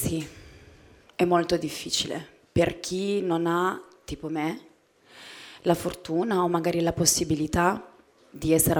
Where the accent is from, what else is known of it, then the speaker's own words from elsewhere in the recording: Apulia, Italy; E poi il poter omaggiare il mio Salento per me è una cosa importante.